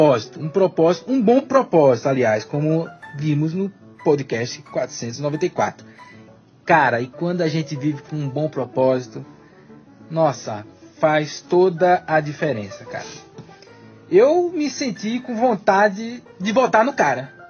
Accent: Recife, Pernambuco, Brazil; now in Brasília, Brazil; tenho 34 anos, sou de Recife, moro em Brasília tem 10 anos já.

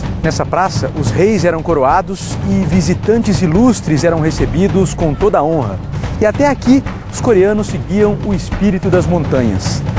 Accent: São Paulo, Brazil; eu sou de São Paulo também.

